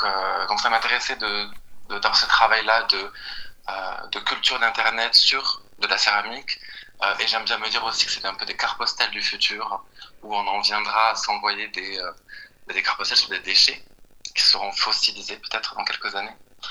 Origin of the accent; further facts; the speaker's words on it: Rodez, Occitanie, France; now in Paris, France; je suis un artiste plasticien et set designer originaire de Rodez, je suis né en Aveyron. Et maintenant je travaille et je vis à Paris depuis 6 ans.